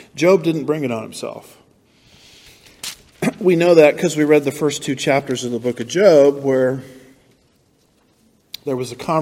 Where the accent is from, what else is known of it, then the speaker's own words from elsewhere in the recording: California, United States; now in Houston, United States; And the only reason I can handle Houston traffic is I came from California, Southern California, where it's actually worse, if you can believe that.